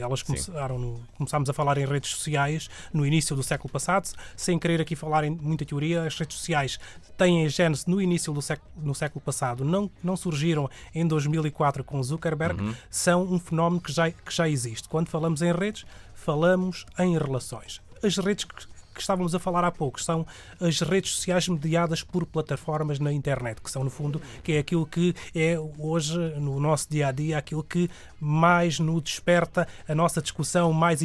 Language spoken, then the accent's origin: Portuguese; Alentejo, Portugal; para mim, porque sou alentejano